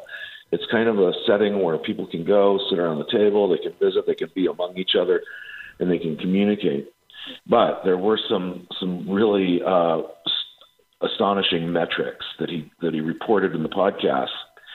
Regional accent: Idaho, United States; you know, I'm from Idaho, and I see that Idaho is, like, leading the pack nationwide.

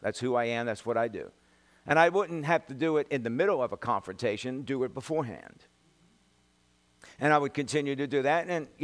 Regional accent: New York, United States; I mean, I was brought up in New York, so I'm used to crazy drivers.

